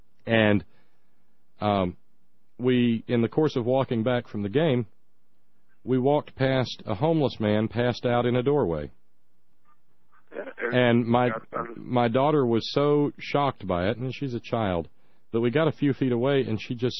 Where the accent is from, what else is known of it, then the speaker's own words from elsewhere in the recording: West Virginia, United States; While I want them to know and learn the wonders of West Virginia and the joys of being an Appalachian person, of being a hillbilly, for all intents and purposes